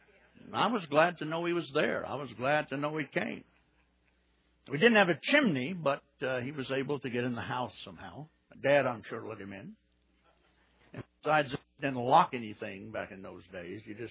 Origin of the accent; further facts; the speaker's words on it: Tomball, Texas, United States; it was very much a rural community where I grew up around Tomball, Magnolia.